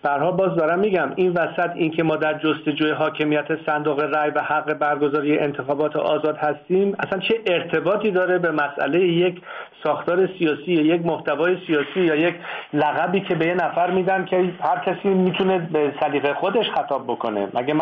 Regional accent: Iran; من یک ایرانی هستم و یک وظیفه اخلاقی و وجدانی و دینی نسبت به وطنم دارم

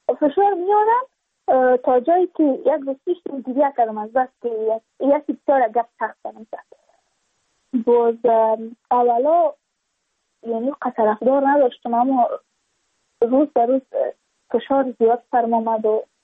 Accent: Badakhshan, Afghanistan; ما از بدخشان هستیم، یعنی منطقه دور دست است

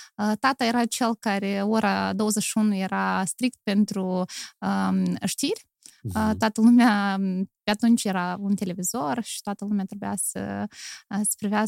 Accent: Chișinău, Moldova; born there; istoria mea începe în Chișinău, pentru că eu m-am născut în Chișinău și primii 2 ani ai mei de viață au fost aici, în sectorul Buhicani.

